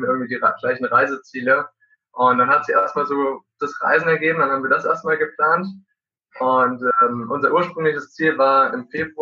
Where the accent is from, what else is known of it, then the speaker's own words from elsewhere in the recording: Frankfurt, Hesse, Germany; ich bin 19 und ich komme aus Frankfurt.